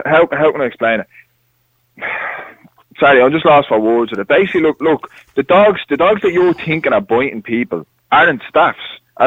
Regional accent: Dublin, Leinster, Ireland; I'm from Cabra, and I was walking down O'Devany

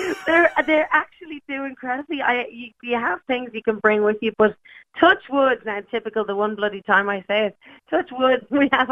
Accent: Dublin, Leinster, Ireland; it's such a thrill to be able to come home and do a show in my hometown on our National Concert Hall stage

